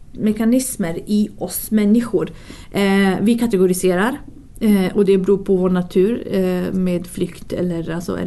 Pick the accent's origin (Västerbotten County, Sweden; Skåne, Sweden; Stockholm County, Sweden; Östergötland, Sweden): Västerbotten County, Sweden; Umeå; Nej, men alltså, jag är från Umeå och Ersboda.